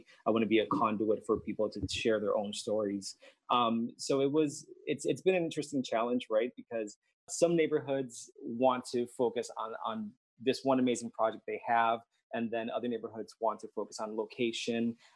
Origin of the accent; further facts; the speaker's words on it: San Juan, Puerto Rico; now in Milwaukee, United States; So I am a transplant from San Juan, Puerto Rico. I've been living in Milwaukee for 13 winters now.